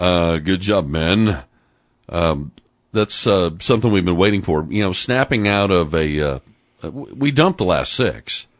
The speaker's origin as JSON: {"language": "English", "region": "Midwest", "country": "United States", "said": "I was from the Midwest, too, and I'd rather live in the South."}